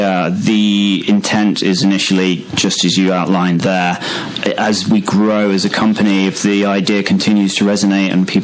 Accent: Sheffield, Yorkshire and the Humber, United Kingdom; We're from Sheffield, and it's just in our core.

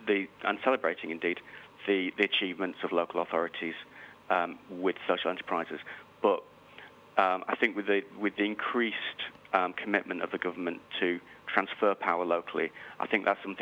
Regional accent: Bradford, Yorkshire and the Humber, United Kingdom; It may not be an obvious choice for someone growing up in Bradford in the 80s

